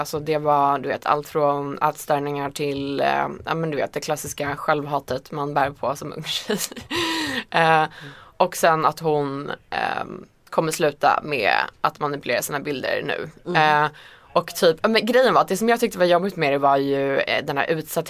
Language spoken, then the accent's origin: Swedish; Iceland; Swedish is a second language; now in Sweden; en väldigt speciell skandal som ägde rum på Island, mitt hemland